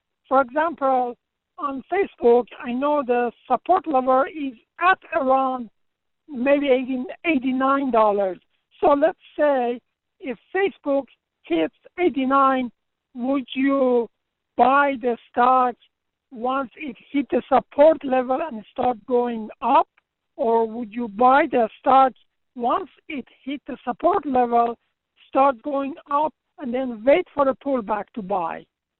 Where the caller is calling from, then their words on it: Atlanta, Georgia, United States; I'm calling from Atlanta.